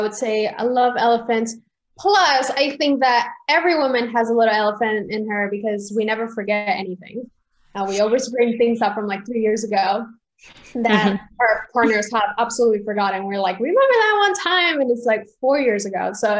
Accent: Peru; because I grew up in Peru.

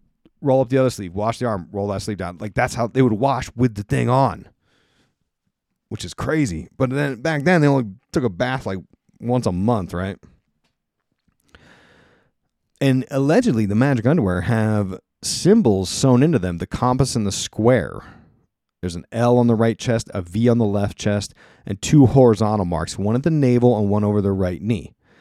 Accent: East Coast, United States; Especially, you know, I grew up in the East Coast listening to Howard Stern.

